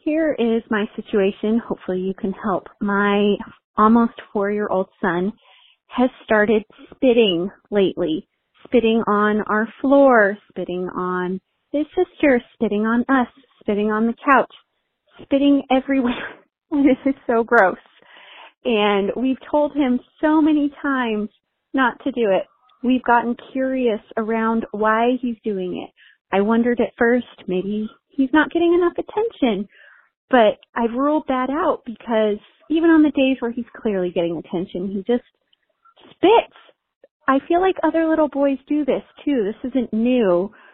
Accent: Denver, Colorado, United States; I'm from Denver, Colorado.

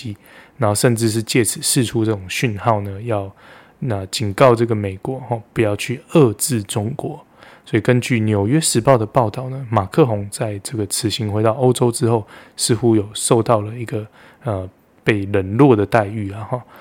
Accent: Taiwan; 以我们台湾人的角度，以我们对这个中国的认知

